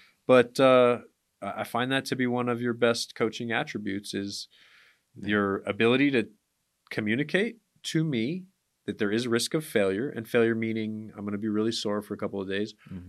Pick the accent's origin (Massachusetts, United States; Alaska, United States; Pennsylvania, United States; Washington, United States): Alaska, United States; And I grew up in Alaska. It took like 4 minutes for the water to warm up.